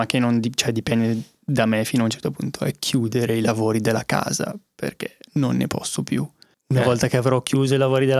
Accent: Bergamo, Lombardy, Italy; da bergamasco, da quanto poco conosco le montagne.

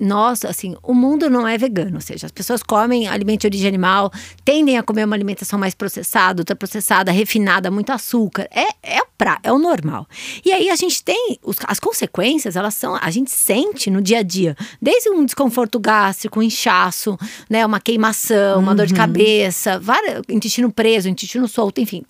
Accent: Maresias, São Paulo, Brazil; eu sou de Maresias também, então tem uma casa lá

